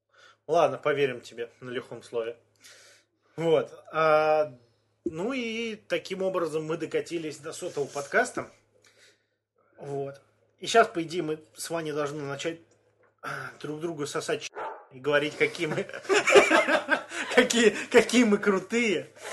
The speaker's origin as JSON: {"language": "Russian", "town": "Windsor", "region": "Ontario", "country": "Canada", "said": "Знаешь, мы же не говорим, что мы из канадские лоси, блядь, из Торонто. Мы из Виндзор, хотя еще и до Торонто рукой подать, блядь, 4 часа на машине."}